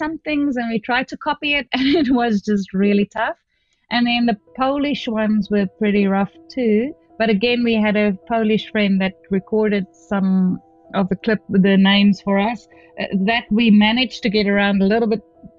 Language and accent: English; South Africa; now in Australia; So I'm from South Africa originally, you're from the States, and we both live in Australia